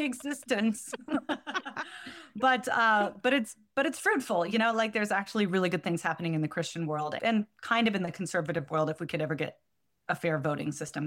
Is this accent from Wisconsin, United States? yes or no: no; Portland, Oregon, United States; I'm from Portland, Oregon, which is the exact same thing.